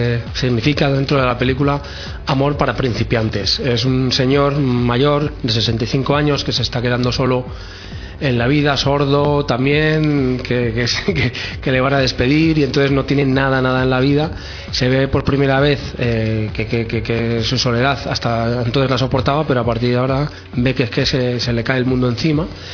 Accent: Salamanca, Castile and León, Spain; Yo soy de Salamanca y es el doble o el triple de grande que Salamanca

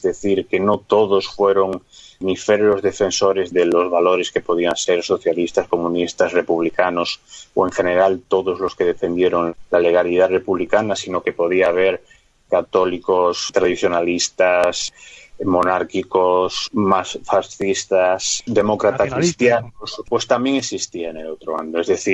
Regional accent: Galicia, Spain

